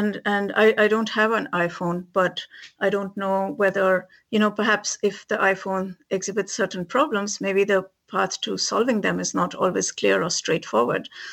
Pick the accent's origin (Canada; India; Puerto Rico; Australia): India; born or raised there; now in United States